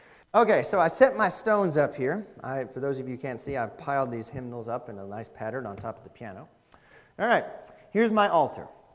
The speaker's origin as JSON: {"language": "English", "town": "Spartanburg", "region": "South Carolina", "country": "United States", "said": "You know, they don't know who I am. I'm from Spartanburg. They're from Aiken."}